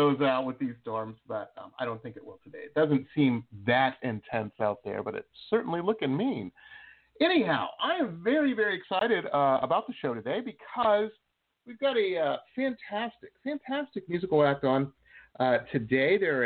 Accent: Detroit, Michigan, United States; when I was a kid, I grew up in Metro Detroit, but in the Midwest there, it seemed that everyone I knew wanted to be a guitar player.

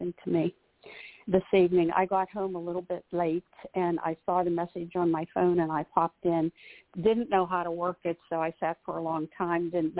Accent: West Chester, Pennsylvania, United States; I'm from Westchester, Pennsylvania.

